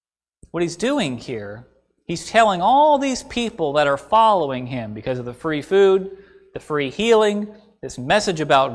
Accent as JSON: {"language": "English", "town": "Gloucester", "region": "Virginia", "country": "United States", "tie": "born or raised there", "said": "I heard a sermon by the brother of my hometown preacher back in Gloucester, Virginia."}